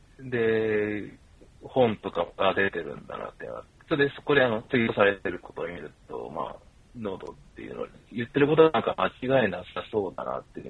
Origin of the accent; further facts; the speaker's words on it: Okayama, Japan; moved away as an adult; そう、僕あの出身が岡山なんですよ。